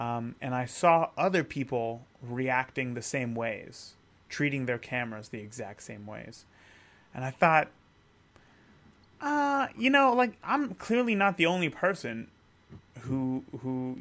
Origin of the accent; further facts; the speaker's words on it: California, United States; growing up in California